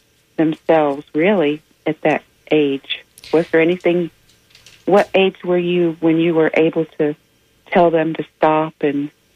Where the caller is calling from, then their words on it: Tampa, Florida, United States; I'm from Tampa.